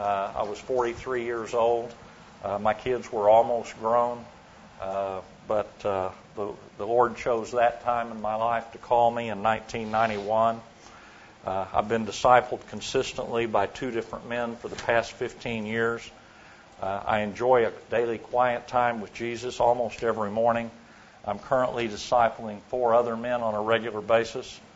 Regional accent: Oklahoma City, Oklahoma, United States; I said my name … I'm from Oklahoma City, married to my bride, Neanne. We've been married for 34 years.

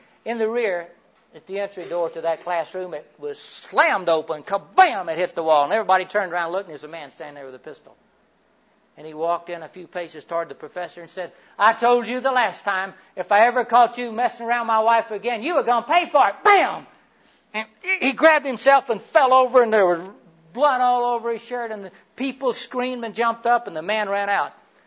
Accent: Florida, United States; No, I grew up in Central Florida. And that's where the real natives are.

